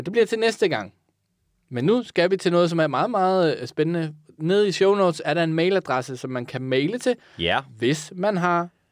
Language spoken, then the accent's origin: Danish; Zealand, Denmark; Jeg er fra Lolland, jo. Jeg er ikke engang fra København Strup